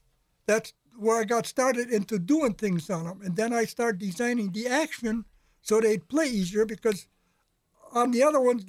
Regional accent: Bolas, Minnesota, United States; born there; I was born in Bolas, Minnesota.

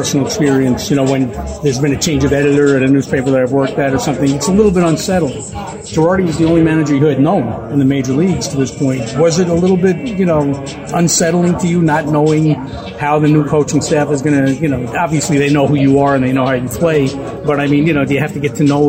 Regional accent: New York, United States; I've been freezing in the press box, and I grew up in New York.

